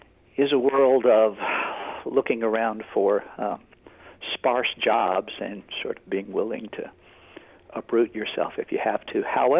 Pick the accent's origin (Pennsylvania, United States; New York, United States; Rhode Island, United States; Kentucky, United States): Kentucky, United States; accent: West Kentucky; I'll read a poem that's actually about sort of losing my accent, or part of it, although if I talk to you long enough, it'll probably start coming back.